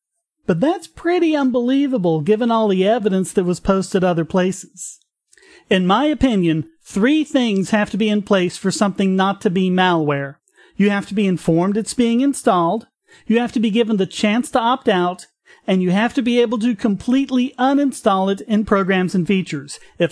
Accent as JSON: {"language": "English", "region": "North Carolina", "country": "United States", "said": "And it also looks like my home state of North Carolina just took the first baby step towards legalizing medical marijuana."}